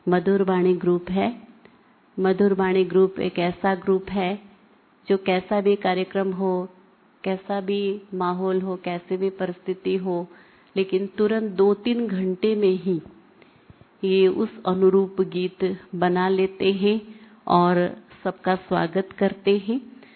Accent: Odisha, India; now in Balotra, India; वैसे मैं उड़ीसा से हूँ, परंतु बाबा ने यहाँ मधुबन कनेक्शन में बालोत्रा करके एक जगह है, वहाँ पर बाबा ने सेवा में रखा है।

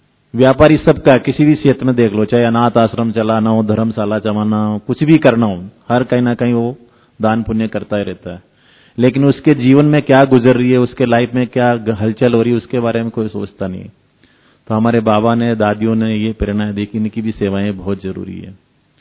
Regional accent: Rajasthan, India; क्योंकि मैं लोकल राजस्थान से हूं

